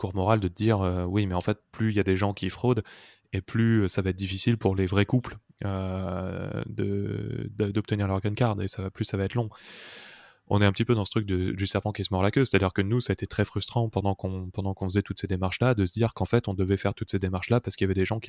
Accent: France; je viens de France, je suis blanc

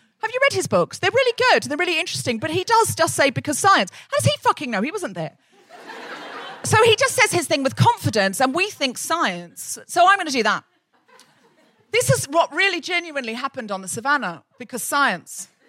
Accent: Australia; She's someone I grew up with in Australia.

